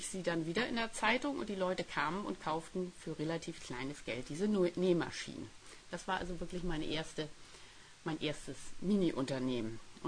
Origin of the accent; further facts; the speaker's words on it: Hamburg, Germany; Ich bin in Hamburg aufgewachsen, habe dort Abitur gemacht